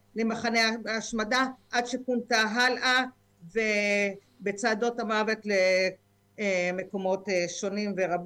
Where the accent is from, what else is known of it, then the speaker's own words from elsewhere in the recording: Tkuma, Southern District, Israel; אני ילידת מושב תקומה, מ-11 יישובים שקמו במוצאי יום הכיפורים תש"ז 1946 בעוטף עזה, כפי שזה מוכר היום. הוריי זכרם לברכה … הם שורדי שואת יהודי הונגריה והיו ממייסדי המקום.